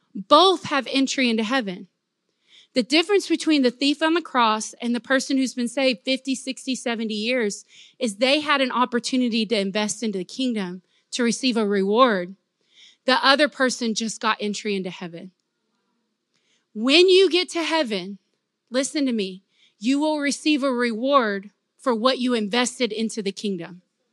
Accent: the South, United States; Like, we're from the South, y'all.

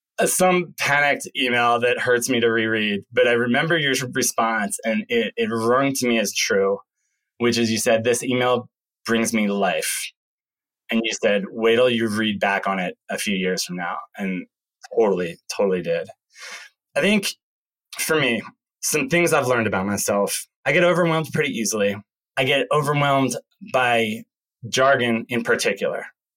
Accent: Philadelphia, Pennsylvania, United States; So I grew up outside of Philadelphia.

